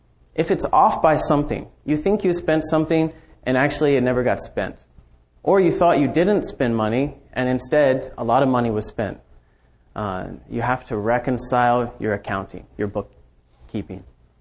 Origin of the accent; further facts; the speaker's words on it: Kentucky, United States; But I'm from Kentucky, so I didn't have a problem.